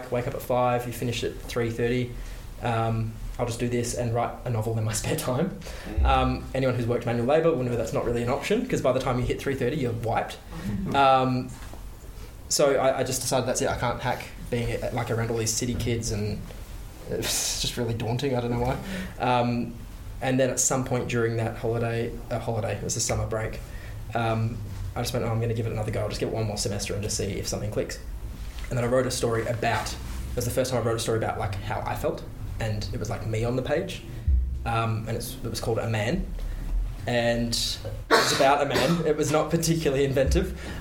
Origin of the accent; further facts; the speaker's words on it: Geraldton, Western Australia, Australia; And I grew up in Geraldton, working class background.